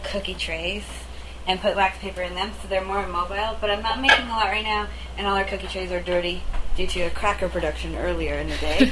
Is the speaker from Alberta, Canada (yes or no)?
yes; Alberta, Canada; And I grew up in Alberta